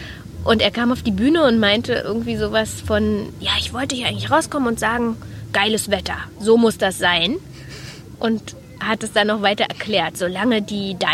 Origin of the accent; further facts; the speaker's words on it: Berlin, Germany; wir kommen aus Berlin.